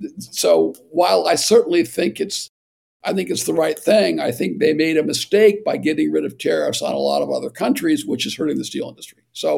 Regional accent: Ashtabula, Ohio, United States; some guy in Ashtabula, Ohio, my hometown, no longer has a job.

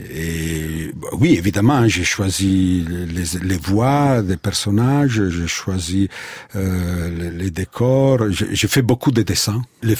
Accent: Italy; French is a second language

